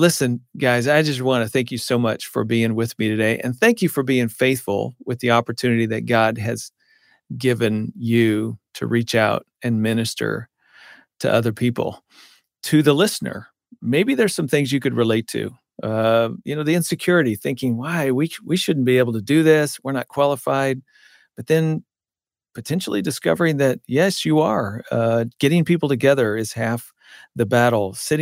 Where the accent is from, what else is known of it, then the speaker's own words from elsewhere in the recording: Des Moines, Iowa, United States; Steve and Jan Matthews are up in my hometown, Des Moines, Iowa.